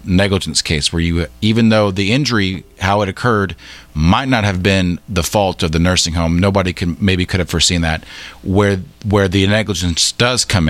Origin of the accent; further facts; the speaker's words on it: Georgia, United States; because we're from Georgia and we don't use the word heat register. We use the word vent, heating vent.